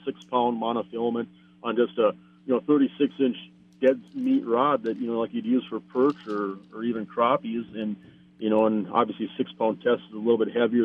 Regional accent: Minot, North Dakota, United States; moved away as an adult; I came here when I was about 20 years old. I grew up in Minot, North Dakota, and I've been out here for almost 25 years.

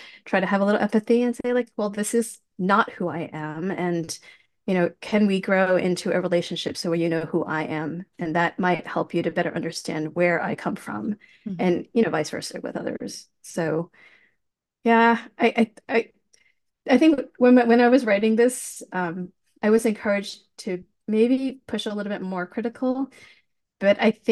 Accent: Long Island, New York, United States; accent: Midwestern; also born or lived in England / Manhattan; I've been told I have a Midwestern accent, which is funny because I was born in England, grew up in Long Island. I do not have a Long Island accent and have lived many years in Manhattan.

